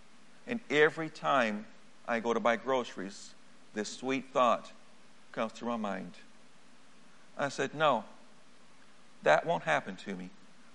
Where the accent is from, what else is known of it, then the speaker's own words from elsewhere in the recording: Brazil; English is a second language; I would say to my mother, don't speak to me in English. Speak to me in Portuguese. I'm not an American. I'm a Brazilian.